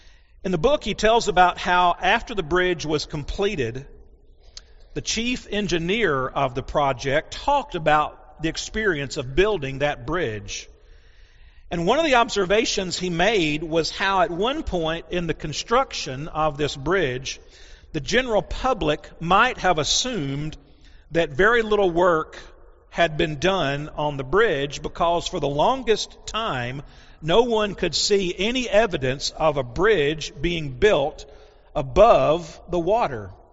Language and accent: English; Callaway County, United States; I'm from Callaway County, very seldom leave Callaway County.